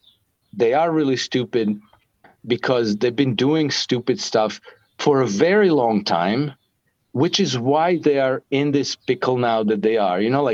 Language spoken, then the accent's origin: English; Croatia; now in -; I'm from Croatia, which was part of former Yugoslavia, and we had a war in the early 1990s, and I served as a soldier in that war.